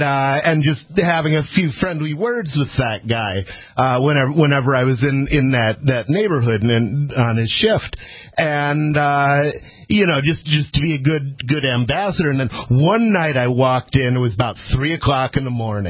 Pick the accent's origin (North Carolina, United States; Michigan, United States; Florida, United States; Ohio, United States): Michigan, United States; Ann Arbor; because I grew up in Ann Arbor, Michigan.